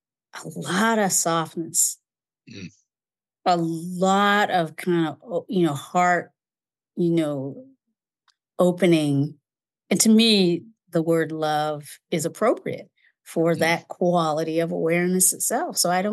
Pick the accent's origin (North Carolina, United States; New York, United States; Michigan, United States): North Carolina, United States; Kinston; born or raised there